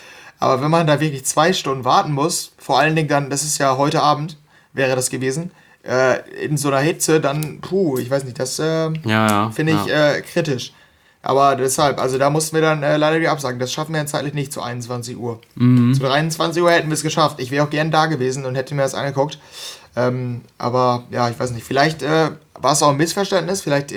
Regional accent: North Rhine-Westphalia, Germany; Also wir kommen hier aus NRW.

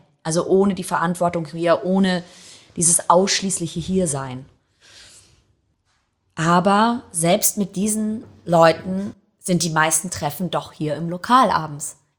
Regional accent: Hamburg, Germany; Doch, ich bin Hamburger. Aber ich habe immer noch einen italienischen Pass. Und ich fühle mich Italien sehr verbunden, was an den älteren Leuten in meiner Familie hauptsächlich liegt, mit denen ich groß geworden bin, die zum Teil noch Dialekt sprachen

